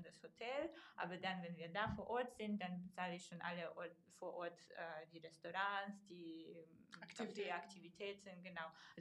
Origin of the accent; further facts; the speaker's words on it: Kazakhstan; now in Germany; ich komme aus, aber aus Kasachstan, bei uns macht man das so und so.